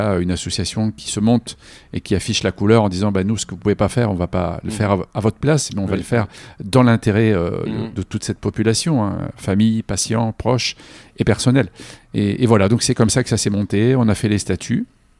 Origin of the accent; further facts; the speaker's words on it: Amiens, Hauts-de-France, France; moved away as an adult; et puis j'arrivais de la Picardie, je suis originaire d'Amiens